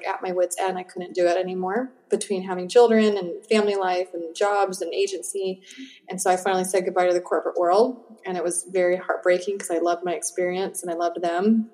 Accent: United States; born there; my parents are both born and raised in Cuba. And so I'm the first child actually born on both sides of the family in the United States.

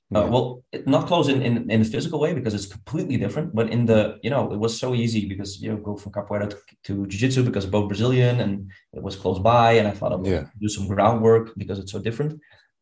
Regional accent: Netherlands; we come from the Netherlands.

